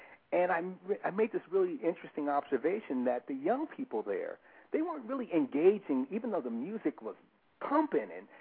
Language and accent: English; Los Angeles, California, United States; I grew up in Los Angeles when Los Angeles was, you know, had a huge population of African Americans.